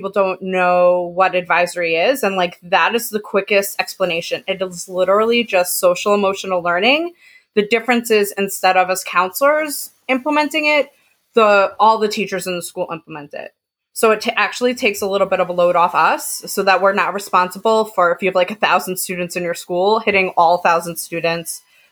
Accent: Brooklyn, New York, United States; So a little bit about me. I'm from Brooklyn, and I've worked in so many different schools

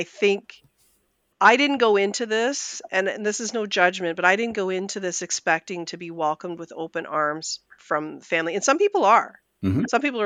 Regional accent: Canada; like I had low centimorgan matches and as Canadian, like we don't have been verified.

